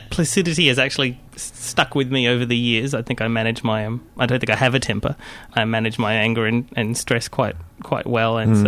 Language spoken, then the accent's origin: English; Adelaide, South Australia, Australia; also born or lived in Kuala Lumpur; now in Melbourne, Australia; So I am fairly multicultural, I'd say. I was born in Kuala Lumpur in Malaysia, and my family moved to Adelaide when I was nearly 3 years old. And I lived in Adelaide until early 2000 when I moved here to Melbourne.